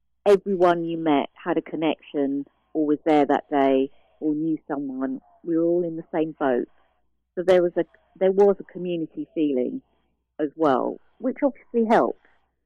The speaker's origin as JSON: {"language": "English", "country": "United Kingdom", "said": "Being a Brit"}